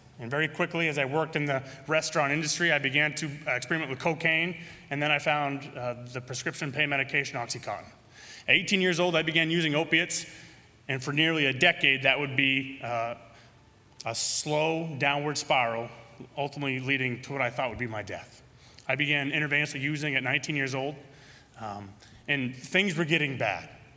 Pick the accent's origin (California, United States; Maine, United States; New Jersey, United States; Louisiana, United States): Maine, United States; Bangor; I was born in Bangor, Maine. Growing up, one of four boys, two sets of twins, I was the youngest.